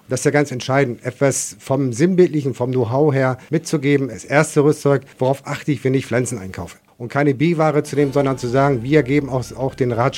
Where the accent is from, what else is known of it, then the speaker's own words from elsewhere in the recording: Northern Germany, Germany; Ich komme aus dem Norddeutschen, hab mich beruflich hier am Niederrhein niedergelassen. Klar, der Vorname ist euch ein bisschen erstmal erklärungsbedürftig, aber wir wohnen jetzt seit 1994 jetzt am Niederrhein